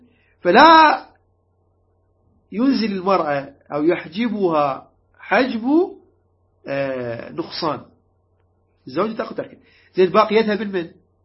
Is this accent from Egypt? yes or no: no; Iraq